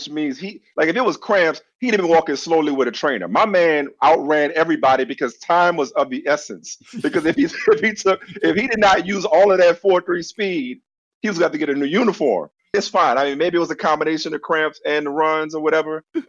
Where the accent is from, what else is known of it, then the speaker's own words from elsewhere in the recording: New Orleans, Louisiana, United States; because both of us from the South, but you more into actual college football than I am, even though I grew up in New Orleans.